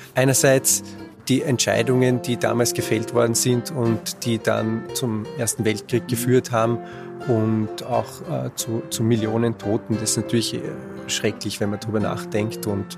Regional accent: Bad Ischl, Upper Austria, Austria; also born or lived in Salzburg; Also formell geboren bin ich in Salzburg, aber aufgewachsen und in die Schule gegangen hier in Bad Ischl. Studiert allerdings in Wien.

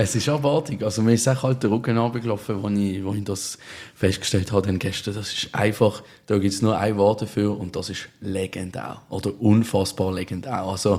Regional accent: Switzerland; bei uns in der Schweiz.

